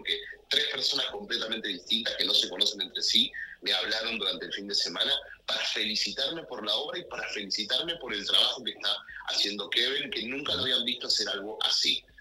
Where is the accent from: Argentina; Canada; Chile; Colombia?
Argentina; moved away as an adult; now in United States; soy de Argentina. Estoy hace 12 años en los Estados Unidos y me dedico full a dirigir teatro.